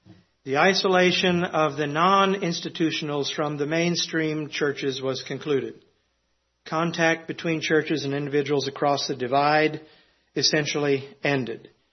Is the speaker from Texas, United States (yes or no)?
no; Compton, California, United States; born there; I was born in Compton, California, not in the Philippines.